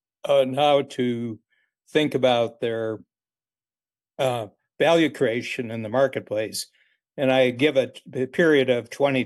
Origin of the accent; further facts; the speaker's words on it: Ohio, United States; I come from Ohio, and Ohio just got whacked, you know, in the 70s, 80s, 90s, just got whacked because they were being outcompeted by Chinese labor.